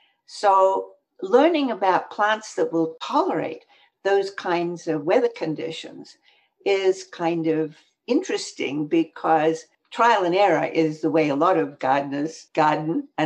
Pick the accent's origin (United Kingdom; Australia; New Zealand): Australia; also born or lived in New York; now in Bloomington, United States; I come from Australia